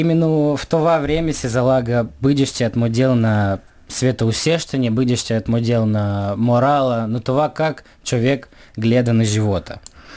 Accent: Taraclia, Taraclia District, Moldova; аз идвам от Молдова, град Тараклия. Град Тараклия, това е център на българската култура в град Молдова. Там говорим на български, знаем за България от малки

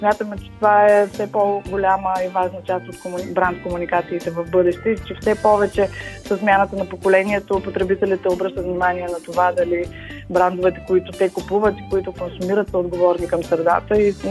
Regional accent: Lovech, Lovech Province, Bulgaria; also born or lived in Troyan; родена съм в Троян и израснала в Ловеч, в интерес на истината

